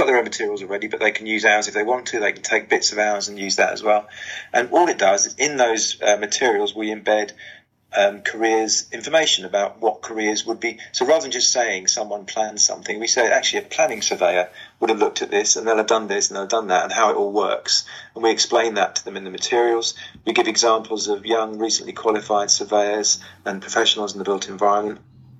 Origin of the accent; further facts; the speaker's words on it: London, United Kingdom; Because I come from East London, and I was very lucky in that I'm very old now, so it was a long while ago.